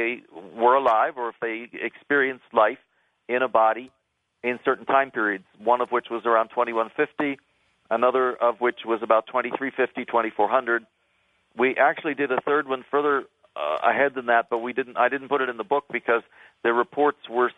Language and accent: English; United States; moved away as an adult; So although I was born in America and, you know, until I was 20 years old, lived always in the United States